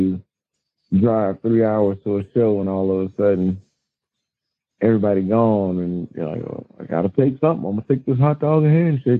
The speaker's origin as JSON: {"language": "English", "region": "Alabama", "country": "United States", "said": "It started when I'm originally from Alabama, and it started when I'd be down in the country at my grandma's"}